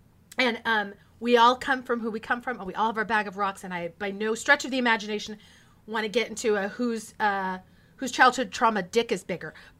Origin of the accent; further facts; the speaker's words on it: California, United States; I was raised in the Central Valley of California, which is the red part of California, very conservative.